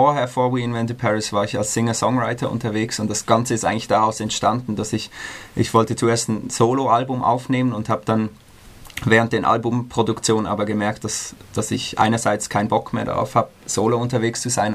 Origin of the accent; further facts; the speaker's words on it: Basel, Basel-Stadt, Switzerland; Ja, ich komme aus Basel